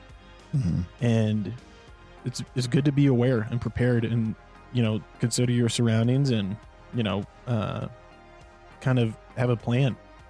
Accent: United States; But it's just something that I think like as an American, I want people to like know about it

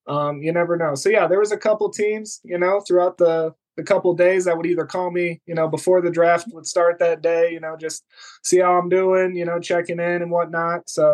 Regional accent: Michigan, United States; Obviously, I'm from Michigan, big Lions fan, and I was always just excited.

